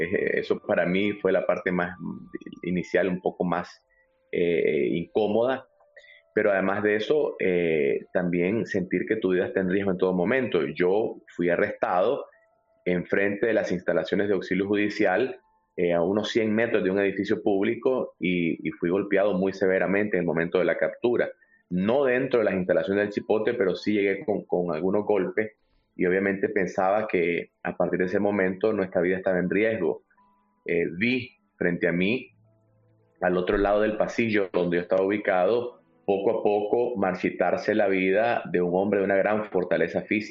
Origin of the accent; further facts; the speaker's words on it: Matagalpa, Nicaragua; en mi condición de católico, pero sobre todo de nicaragüense, yo soy de Matagalpa